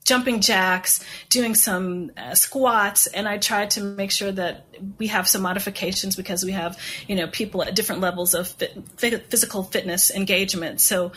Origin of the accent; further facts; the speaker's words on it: the South, United States; So I grew up in the South and started singing in a small Black Baptist church.